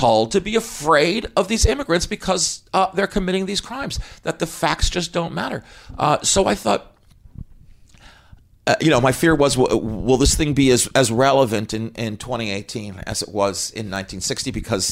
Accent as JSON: {"language": "English", "town": "Scarsdale", "region": "New York", "country": "United States", "tie": "born or raised there", "also_born_or_lived": "Los Angeles", "lives_now": "Manhattan, United States", "said": "Growing up in Scarsdale, and then I went to school in upstate New York, and then I moved here to Manhattan to start my life as a struggling writer. Movies took me to L.A., but I'm thrilled to be back."}